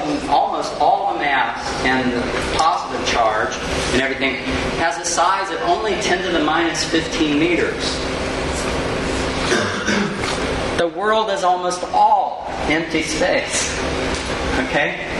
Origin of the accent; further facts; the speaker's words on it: North Carolina, United States; Look, where I grew up in North Carolina, and there was plenty of people who thought it was nuclear.